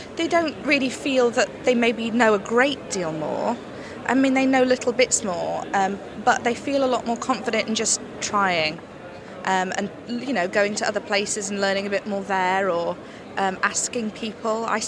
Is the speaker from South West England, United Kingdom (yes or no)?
no; Carlisle, North West England, United Kingdom; And I am from Carlisle in Cumbria